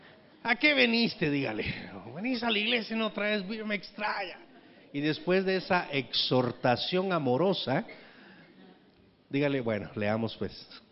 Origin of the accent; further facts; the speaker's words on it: Guatemala; Porque somos chapines, ¿verdad?